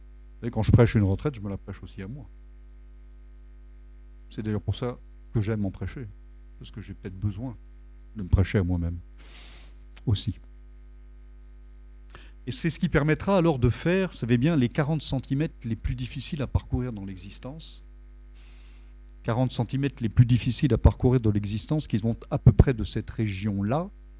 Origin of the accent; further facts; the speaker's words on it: Grand Est, France; also born or lived in southern France; Je suis né dans le sud de la France, mais j'ai grandi en Alsace, dans le diocèse de Strasbourg, qui est mon diocèse d'incardination.